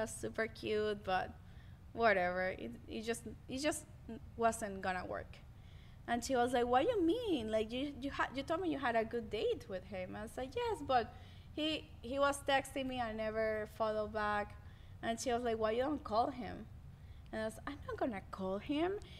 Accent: Venezuela; English is a second language; And I was like, yes, I'm 22. I'm an actress from Venezuela.

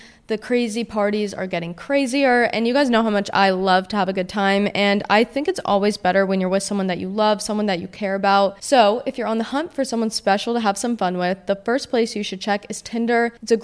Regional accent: New Jersey, United States; I consider myself a normal girl. I'm from New Jersey.

